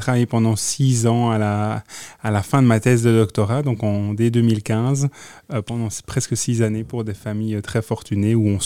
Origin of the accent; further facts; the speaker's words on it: Namur, Wallonia, Belgium; Alors d'où je viens, donc je suis belge d'origine, même namurois, je viens de Namur.